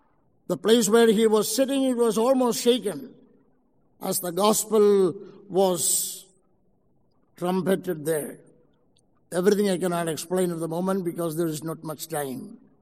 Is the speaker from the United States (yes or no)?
no; Kerala, India; English is a second language; He came to my home state of Kerala.